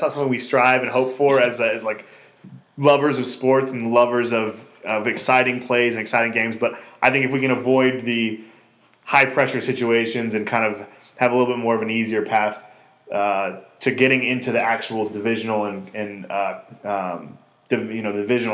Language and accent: English; Kansas City, Missouri, United States; I'm the founder of builtontheborder.com. Born and raised in Kansas City, attended St. Louis University, so I'm familiar with the whole Midwest region.